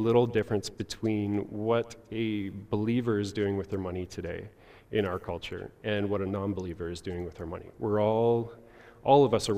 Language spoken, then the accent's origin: English; Nova Scotia, Canada; we live in farmland. We're surrounded by dairy farms. I'm not a city guy. I grew up in backwoods in Nova Scotia.